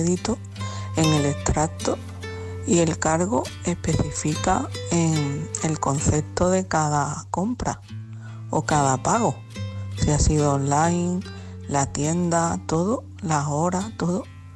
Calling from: Jerez de la Frontera, Andalusia, Spain; de Jerez de la Frontera, Cádiz.

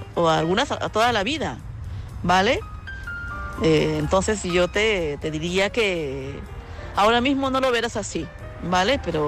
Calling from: Madrid, Community of Madrid, Spain; de Madrid.

